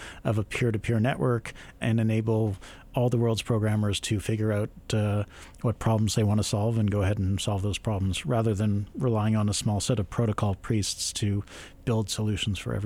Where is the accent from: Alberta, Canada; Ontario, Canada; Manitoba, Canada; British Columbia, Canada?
Ontario, Canada; Toronto; I grew up in Toronto.